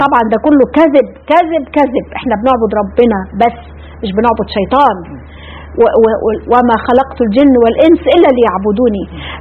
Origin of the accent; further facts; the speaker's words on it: Egypt; يقول لك عندنا في مصر يقول لك ياخدها تمساح ياكلها تمساح ولا ياخدها فلاح